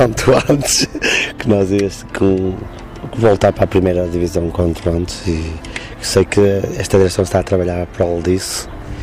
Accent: Guimarães, Braga, Portugal; Não sou de cá, sou de Guimarães. E vim para cá

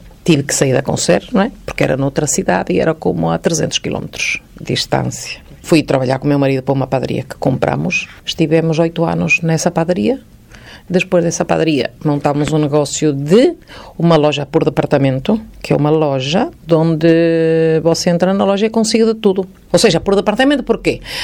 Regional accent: Galegos Santa Maria, Braga, Portugal; moved away as an adult; Eu sou nascida em Galegos. Eu nasci em Galegos, Galegos Santa Maria. E pronto, estive aqui em Portugal até aos 25 anos, mais ou menos. Aos 25 anos, mais ou menos, fui para a Venezuela.

